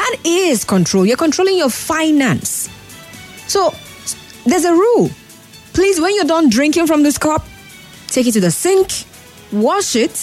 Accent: Nigeria; I'm from the Igbo tribe, most of us liking to be money conscious.

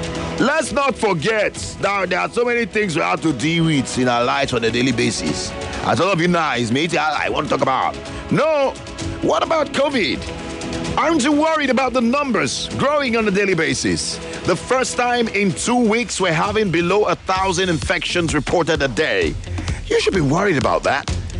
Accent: Nigeria; So as a Nigerian

